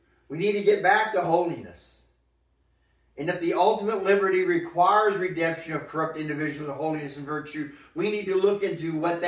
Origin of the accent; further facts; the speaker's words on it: United States; I'm not just being an American here. I'm proud to be an American. I'm proud of the heritage I have.